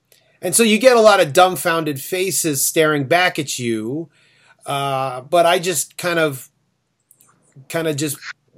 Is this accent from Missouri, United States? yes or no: no; Phoenix, Arizona, United States; I'm from Phoenix and it never rains